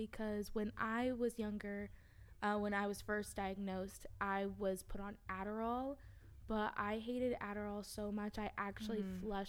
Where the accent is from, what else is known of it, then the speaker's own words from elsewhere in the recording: West Coast, United States; accent: twang; But since I'm from the West Coast and we got a twang, it goes iron.